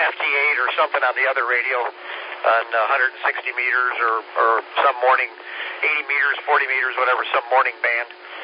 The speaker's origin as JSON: {"language": "English", "town": "Hendersonville", "region": "North Carolina", "country": "United States", "said": "Not really, because I'm from Hendersonville, so this is not my area."}